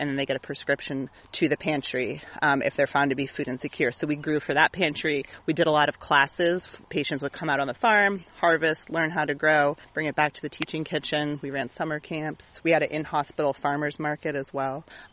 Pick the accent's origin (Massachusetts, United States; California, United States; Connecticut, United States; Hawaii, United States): Massachusetts, United States; In Massachusetts, but north of Boston.